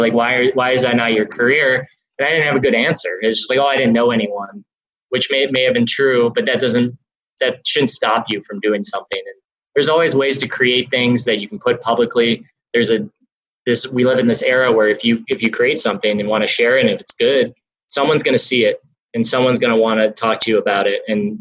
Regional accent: Milwaukee, Wisconsin, United States; I grew up in Wisconsin. In 2003, I was a senior in high school in Milwaukee at Marquette University High School.

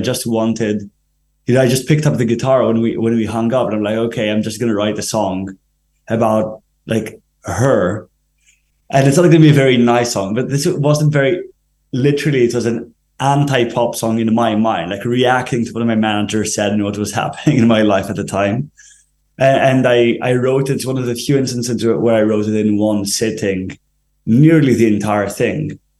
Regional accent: Athens, Attica, Greece; English is a second language; coming from Greece, so for the audience that doesn't know, I'm half Greek, half English.

